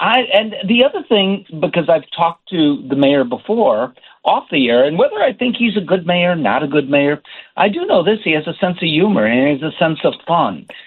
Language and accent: English; Chicago, Illinois, United States; I am from Chicago. I want to celebrate everything we have to celebrate in Chicago.